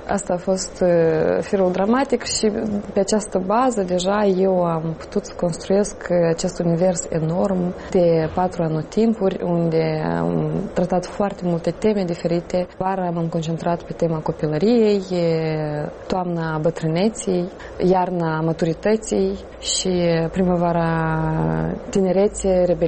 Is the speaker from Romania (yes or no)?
no; Moldova; eu sunt din Moldova și este țara mea